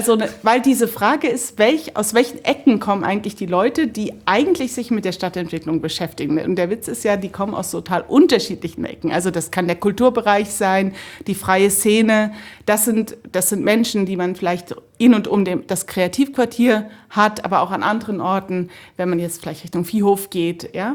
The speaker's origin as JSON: {"language": "German", "town": "Munich", "region": "Bavaria", "country": "Germany", "said": "als Münchnerin, die ich bezeichne mich jetzt mal auch als Münchnerin"}